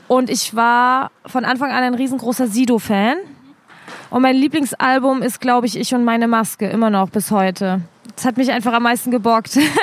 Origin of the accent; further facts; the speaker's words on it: Leipzig, Saxony, Germany; Ich komme ja aus Grünau. Also das ist ein Problemviertel hier in Leipzig